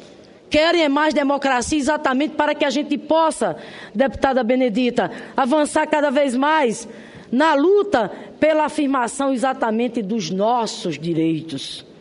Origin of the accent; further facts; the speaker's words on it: Paraíba, Brazil; born there; do meu estado de origem, a Paraíba, porque eu sou uma migrante, Carmen, nasci na Paraíba e o Rio Grande do Norte me acolheu generosamente, né?